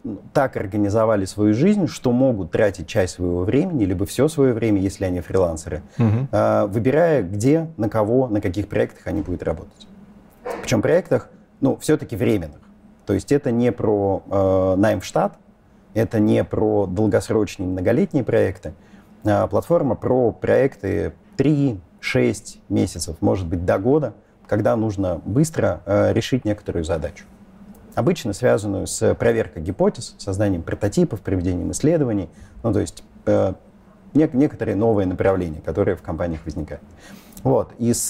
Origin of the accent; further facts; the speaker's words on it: Moscow, Russia; Я 76-го года рождения. И детство провел в Москве, обычное, в обычной семье